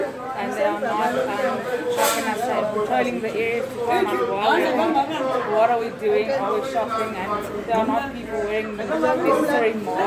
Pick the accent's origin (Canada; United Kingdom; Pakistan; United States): Pakistan; I'm from Pakistan.